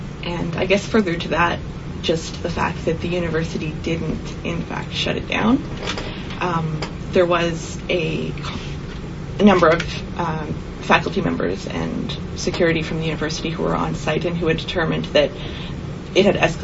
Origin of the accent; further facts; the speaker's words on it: Canada; I think that we have the right as Canadian citizens to be free from hate speech